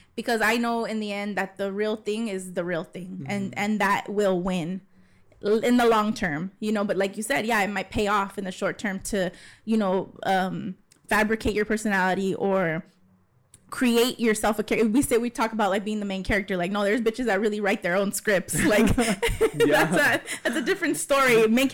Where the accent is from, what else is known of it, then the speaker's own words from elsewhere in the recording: Pasadena, California, United States; my experience as a Chicana growing up in Pasadena and Northeast